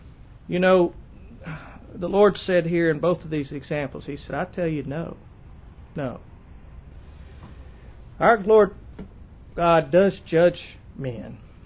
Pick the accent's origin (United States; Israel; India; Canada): United States; Arkansas; have seen the tragedy that occurred in my home state of Arkansas this week.